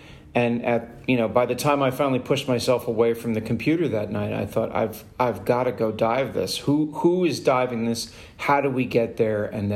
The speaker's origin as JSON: {"language": "English", "country": "United States", "said": "As an American, I think of it as the Cape Cod of China."}